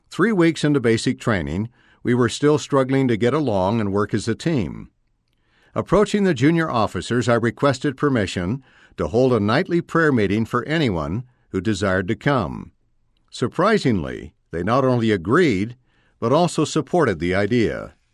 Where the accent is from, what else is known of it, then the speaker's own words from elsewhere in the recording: Chile; In my home country of Chile, I was able to live comfortably on my salary.